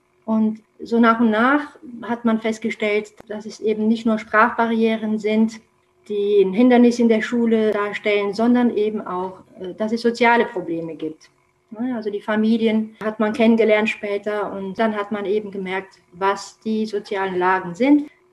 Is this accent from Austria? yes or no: no; Romania; now in Saarbrücken, Germany; Ich komme aus Rumänien und lebe seit 1997 in Saarbrücken, wo ich auch sehr glücklich bin und eine Familie gegründet habe. Ich bin 43 Jahre alt und habe doppelte Staatsbürgerschaft. Ich bin deutsch und rumänisch.